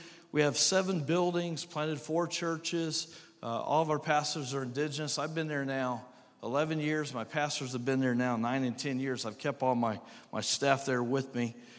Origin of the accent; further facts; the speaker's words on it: Indiana, United States; And so I'm from Indiana.